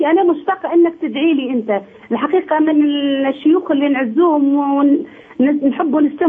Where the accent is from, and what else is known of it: Libya